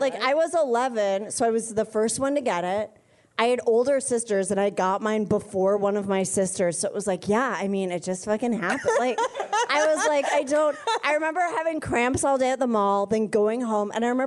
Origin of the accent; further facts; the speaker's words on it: New Hope, Minnesota, United States; I grew up in a suburb of Minneapolis called New Hope.